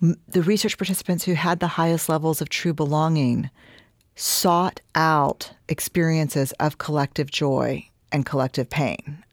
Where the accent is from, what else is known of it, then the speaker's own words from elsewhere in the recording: Houston, Texas, United States; Like, trust me, I'm from Houston.